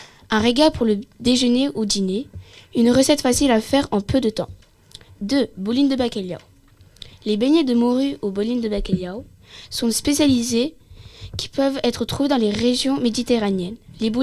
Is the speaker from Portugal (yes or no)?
yes; Portugal; Bonjour, aujourd'hui je vais vous présenter la nourriture du Portugal car je suis portugaise.